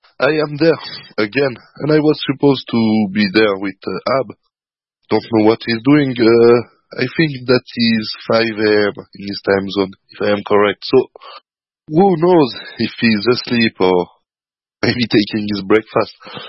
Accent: Geneva, Switzerland; English is a second language; from Geneva, Switzerland.

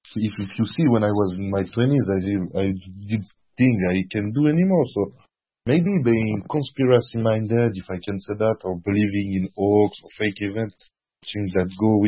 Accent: Switzerland; English is a second language; I'm not from France. I'm from Switzerland, but here we speak three languages. French, German, Italian.

